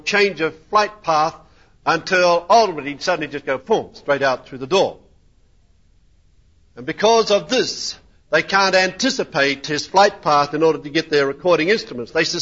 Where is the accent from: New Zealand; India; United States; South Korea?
New Zealand; because I was raised in New Zealand